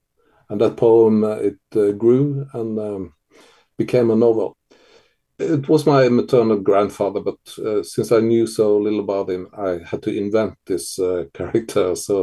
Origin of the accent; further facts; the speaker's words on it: Vestland, Norway; And I can see why tourists come to Hardanger and my hometown, because it's really beautiful and it's wild and it's raw.